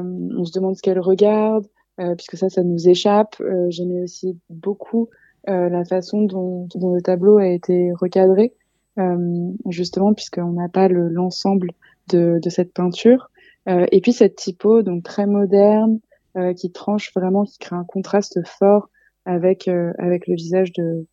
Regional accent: France; puisque en tant que Française, cet État américain m'intéressait tout particulièrement.

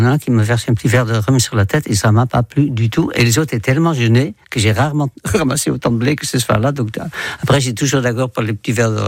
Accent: Netherlands; moved away as an adult; Et j'ai quitté les Pays-Bas quand j'avais 21 ans, donc ça fait 61 ans.

